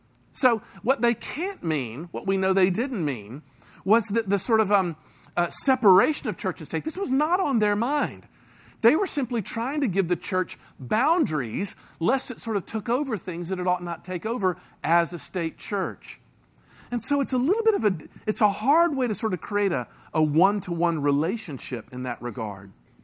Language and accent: English; Memphis, Tennessee, United States; I grew up in Memphis, Tennessee, which, you know, is a fairly conservative religious environment.